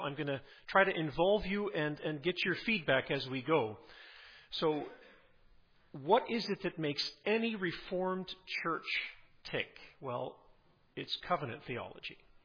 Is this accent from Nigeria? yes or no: yes; Nigeria; also born or lived in Colorado, United States; I grew up in Nigeria in the mission field.